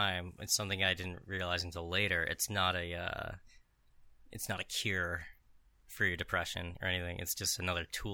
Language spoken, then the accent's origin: English; La Junta, Colorado, United States; But after my first year, I was still in my hometown, La Junta, Colorado, a little like farm town. I was totally isolated from everything.